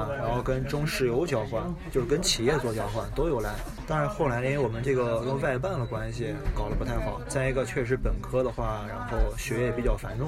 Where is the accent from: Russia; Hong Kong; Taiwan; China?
Russia; Chinese is a second language; 你想我们俄罗斯人会中文的话